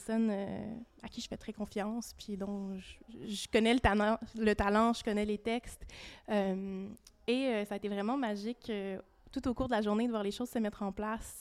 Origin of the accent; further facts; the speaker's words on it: Quebec City, Quebec, Canada; J'ai grandi à Québec